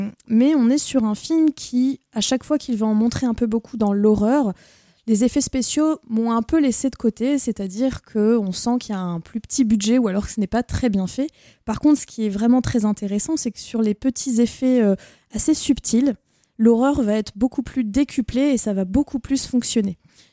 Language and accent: French; France; les questions sociales ne sont pas les mêmes que chez nous en France.